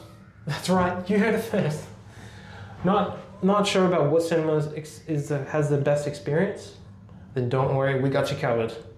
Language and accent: English; United States; now in Australia; coming here to Australia, because I am American